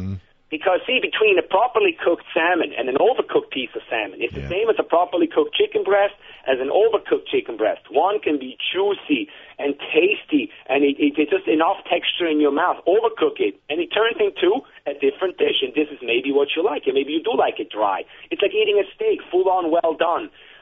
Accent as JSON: {"language": "English", "country": "Switzerland", "said": "I come from Switzerland"}